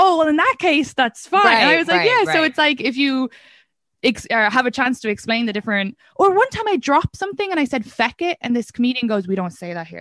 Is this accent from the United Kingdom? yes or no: no; Ireland; And I was like, I'm Irish, okay?